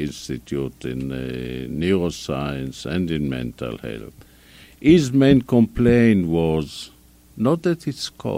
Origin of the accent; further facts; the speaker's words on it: Buffalo, New York, United States; But I am a Buffalonian, and the Buffalo is near the Canadian border.